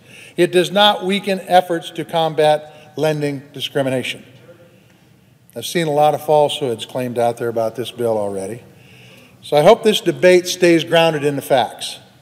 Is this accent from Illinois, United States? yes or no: no; Montana, United States; In my home state of Montana, prior to the financial crisis in 2008, there were 72 chartered banks.